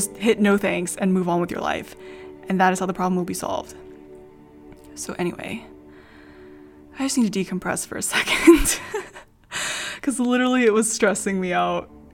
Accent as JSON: {"language": "English", "country": "United States", "said": "I am from America."}